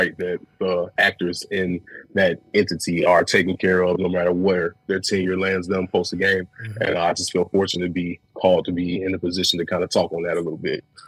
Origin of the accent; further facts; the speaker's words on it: Cleveland, Ohio, United States; also born or lived in Chicago; I was born here in Chicago. I was raised in Cleveland, though, so it's my two hometowns.